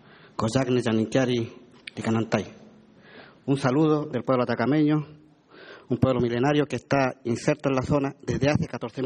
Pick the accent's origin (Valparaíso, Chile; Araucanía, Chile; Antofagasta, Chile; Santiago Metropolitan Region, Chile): Antofagasta, Chile; Una situación muy especial vive mi pueblo, dado que estamos insertos en el desierto más árido del mundo